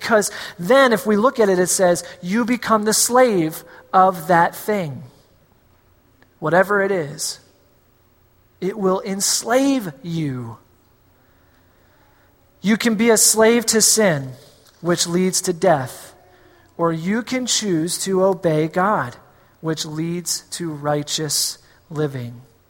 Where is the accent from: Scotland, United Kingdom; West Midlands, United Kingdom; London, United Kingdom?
Scotland, United Kingdom; Being Scottish myself, this is more of a history movie than anything else.